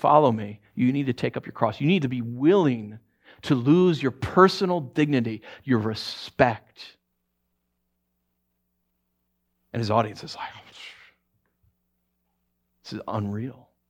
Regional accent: New York, United States; also born or lived in Los Angeles; You guys know I'm from New York originally

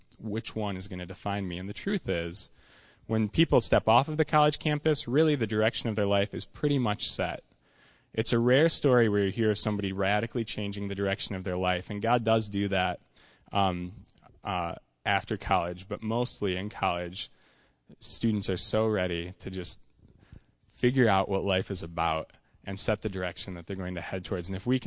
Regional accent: Traverse City, Michigan, United States; Anyway, I grew up here in Traverse City. I went to school at Michigan Tech, which is in the UP. That's in Houghton.

